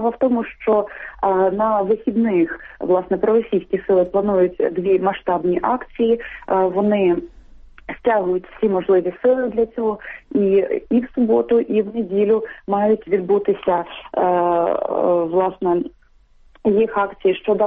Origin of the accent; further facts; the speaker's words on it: Donetsk, Donetsk Oblast, Ukraine; ставлення донеччан до подій в Україні і у нашому рідному місті